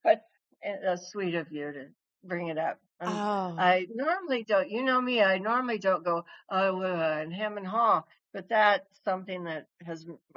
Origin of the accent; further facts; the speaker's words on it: Kansas, United States; And, you know, I was born in Kansas. I click my shoes like and feet like Dorothy.